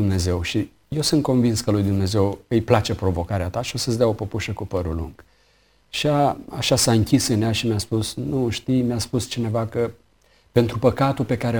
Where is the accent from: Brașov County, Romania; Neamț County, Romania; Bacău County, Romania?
Neamț County, Romania; Roman; după masă am fost la biserica unde am crescut eu, la Roman